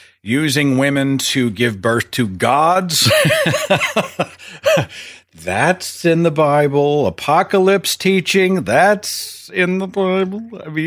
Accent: Oklahoma, United States; And I can say that because I'm from Oklahoma and I am one.

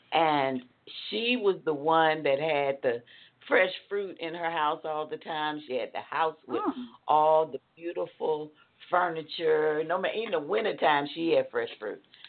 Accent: Chattanooga, Tennessee, United States; When growing up in Chattanooga, I had like three different aunts that I spent the bulk of my time with.

